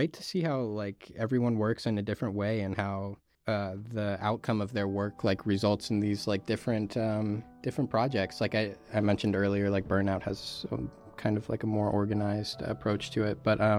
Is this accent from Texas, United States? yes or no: no; Fairfax, Virginia, United States; I am from Fairfax, Virginia, so up north.